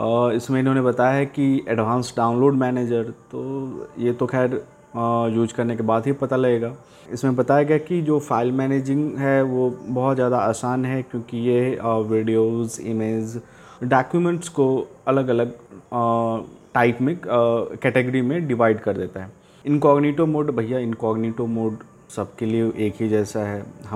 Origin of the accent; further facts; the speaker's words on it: Bihar, India; जैसा कि आपको पता होगा कि अभी बिहार के इलेक्शंस हैं और मैं बिहार से हूँ